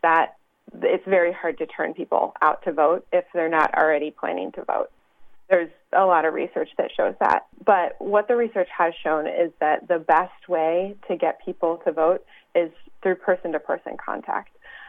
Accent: Ohio, United States; also born or lived in Northeast US; So I grew up in the Midwest, not too far from here, about 5 minutes from the Indiana border in Ohio. And I graduated and I moved away and lived in the Northeast for about 10 years and came back to the Midwest

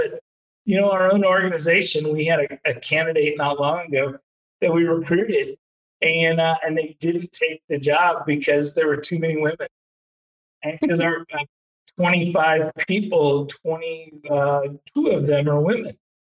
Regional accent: Texas, United States; And I know that from being a Texan

